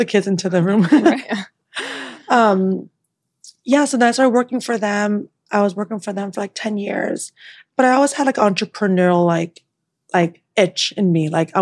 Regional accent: Toronto, Ontario, Canada; now in Los Angeles, United States; So I'm from Toronto. Originally

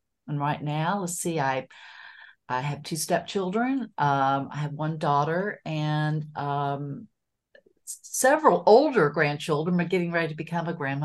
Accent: Florida, United States; moved away as an adult; But before that, I grew up in Northwest Florida, sandy beaches and all. It was great. But I moved in. I'm one of six kids. I moved to Arkansas actually in college and never looked back.

